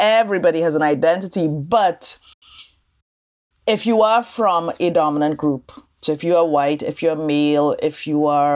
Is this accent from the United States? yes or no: no; Trinidad & Tobago; because I'm from Trinidad and Tobago, right?